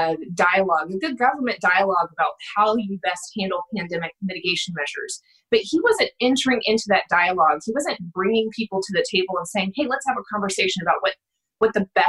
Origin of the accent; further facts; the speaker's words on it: Texas, United States; I grew up in Texas where it was kind of part of the way you were raised is to be a conservative, be a Republican.